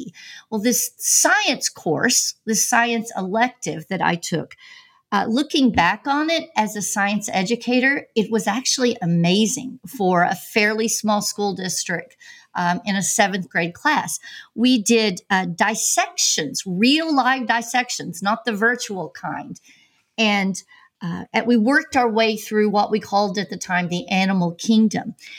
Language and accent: English; Texas, United States; Yeah, I'm a Texas girl, born and raised.